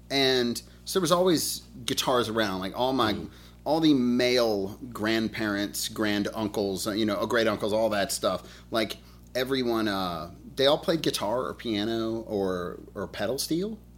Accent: Birmingham, Alabama, United States; I'm from Birmingham, Alabama.

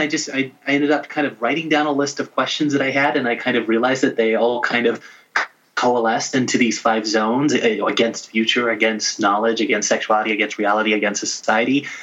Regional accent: Little Rock, Arkansas, United States; I grew up in Little Rock, Arkansas. So like we had not just the Central High like integration battle that a lot of people read about in their high school history textbooks

